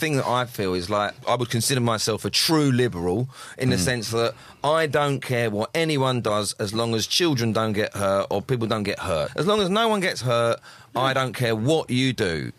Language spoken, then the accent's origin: English; United Kingdom; being British is something that I'm really proud of. And wherever I go around the world, the main currency that I have got to trade is that I'm a Brit and I'm funny.